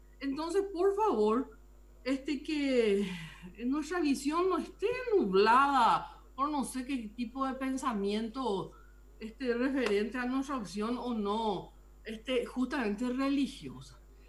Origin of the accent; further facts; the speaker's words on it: Paraguay; está bien, somos paraguayos, podemos tener, como en tantas cosas, tenemos nuestra impronta diferente al resto del mundo.